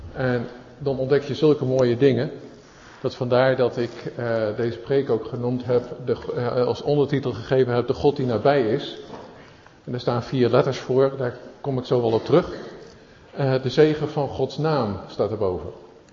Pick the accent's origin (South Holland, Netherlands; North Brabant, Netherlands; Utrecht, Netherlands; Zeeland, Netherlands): South Holland, Netherlands; Zoetermeer; ik kom uit Zoetermeer, zoals ook op de site staat.